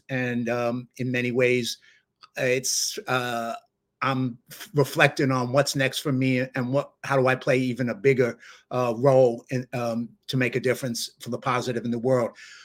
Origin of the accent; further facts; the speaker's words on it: New York, United States; And good thing I'm a New Yorker and I talk too fast.